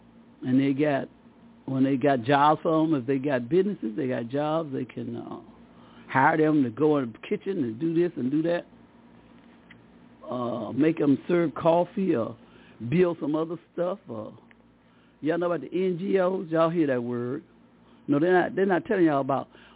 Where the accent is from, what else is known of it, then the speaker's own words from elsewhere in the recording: the South, United States; I said, I was taught that. I'm a Southerner.